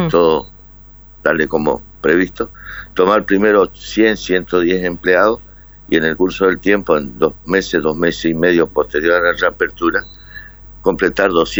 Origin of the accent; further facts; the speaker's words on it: Corrientes, Argentina; nosotros somos correntinos